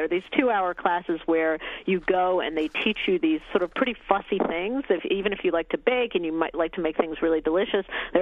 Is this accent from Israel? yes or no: yes; Israel; now in United States; My parents were immigrants. We came over from Israel.